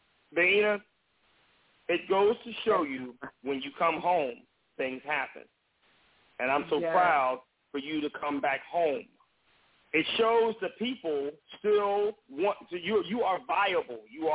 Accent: Compton, California, United States; I want to thank Compton, California, my hometown.

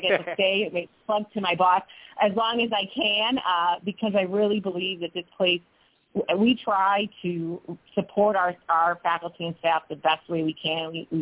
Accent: Chicago, Illinois, United States; You know, I'm lucky I'm from the area. I grew up in Chicago. My family is here

